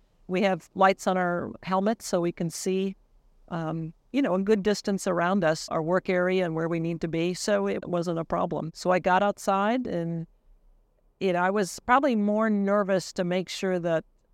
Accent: Minnesota, United States; I grew up in Minnesota, and not in a big space town.

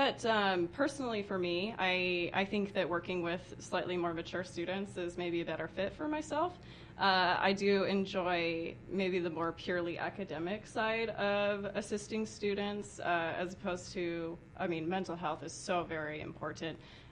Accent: Utah, United States; Yeah, I grew up in Utah, so that's where most of my family is.

